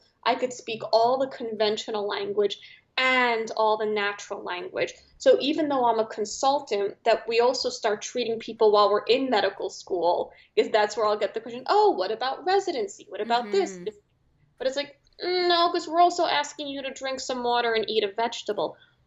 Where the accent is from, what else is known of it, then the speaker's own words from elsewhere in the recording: New York City, New York, United States; I am from New York City. So at least I was going back home.